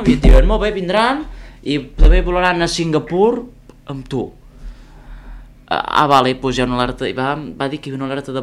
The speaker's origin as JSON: {"language": "Catalan", "town": "L'Ametlla", "region": "Catalonia", "country": "Spain", "said": "bueno, jo soc de l'Ametlla."}